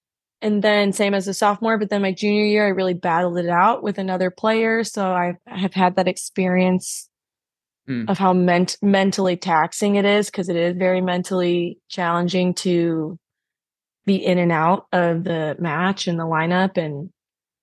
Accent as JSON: {"language": "English", "region": "Michigan", "country": "United States", "moved": "as an adult", "lives_now": "Texas, United States", "said": "High school, I'm from Michigan originally, and so I'm, you know, not a Texan, although I've been here for over a decade."}